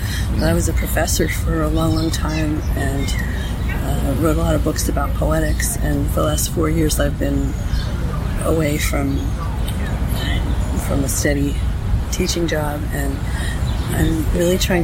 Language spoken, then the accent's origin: English; New York, United States; also born or lived in Maine / Texas / California / Cincinnati; I grew up in around New York, so that's east. I spent a lot of time in northern Maine, that's north. And then I went to Texas and California, that's west.